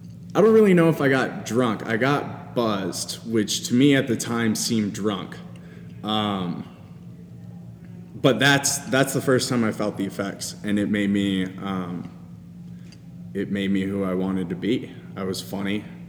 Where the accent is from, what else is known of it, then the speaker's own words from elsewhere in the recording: Sioux Falls, South Dakota, United States; I was 12 years old, growing up in Sioux Falls, South Dakota, and my friends in middle school were starting to drink because there's not much to do in Sioux Falls.